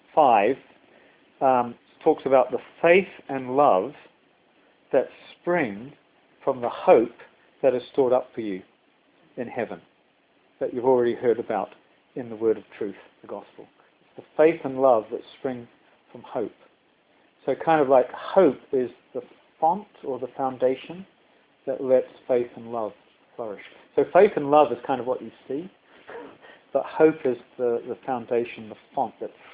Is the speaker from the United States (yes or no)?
no; New Zealand; I'm from New Zealand, if you haven't picked that up.